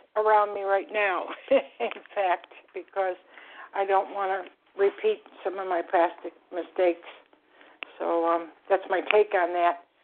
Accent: Buffalo, New York, United States; now in Florida, United States; I'm calling from Florida. I'm originally from Buffalo, so I'm very familiar with Lilydale.

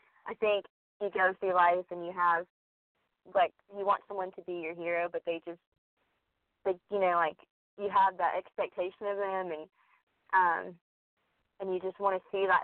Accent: Kansas, United States; now in Nashville, United States; as you've already heard. I'm from Kansas, I moved to Nashville. I moved to Tennessee in 2016, and I moved to Nashville officially in 2017.

